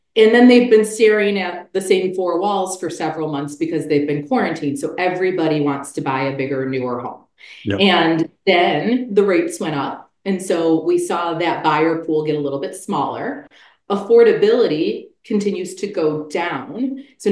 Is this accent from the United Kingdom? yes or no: no; Buffalo, New York, United States; which is a nod to my hometown team, the Buffalo Bills